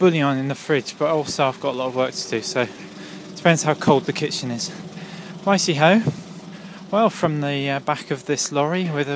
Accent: United Kingdom; now in Japan; but I'm British, I need my potatoes, even though, you know, I'm here in Japan.

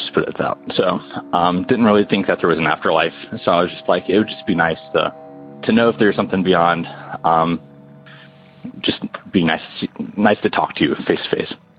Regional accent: North Carolina, United States; I'm from North Carolina, and my story deals with me being a hospice volunteer.

